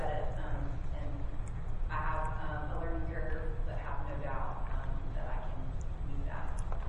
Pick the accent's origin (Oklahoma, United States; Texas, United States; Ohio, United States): Oklahoma, United States; Bristow; I'm from Bristow. I'm a member of the Creek Nation. My family lives in Bristow.